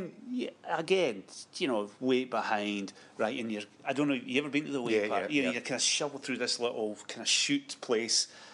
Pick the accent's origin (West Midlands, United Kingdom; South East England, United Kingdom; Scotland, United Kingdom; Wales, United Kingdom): Scotland, United Kingdom; Stirling; when I was that age, I grew up in Stirling, you know